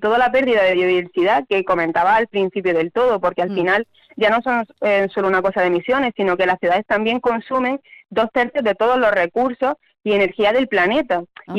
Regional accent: Granada, Andalusia, Spain; y sobre todo en Andalucía, que yo también soy de Granada

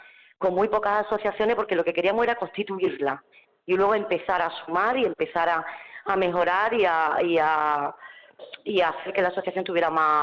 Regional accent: Barbate, Andalusia, Spain; porque yo soy de Barbate, de Cádiz

